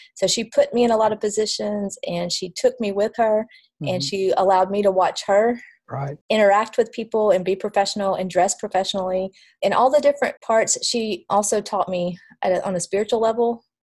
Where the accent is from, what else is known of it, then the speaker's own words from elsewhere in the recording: Alabama, United States; she, being from Georgia and I'm from Alabama, we clicked on that level too.